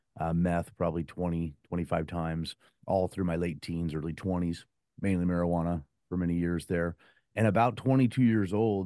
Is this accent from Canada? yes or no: no; Bellevue, Washington, United States; I grew up in Bellevue, Washington. Great mom and dad and brother and sister, good upbringing, tiny church school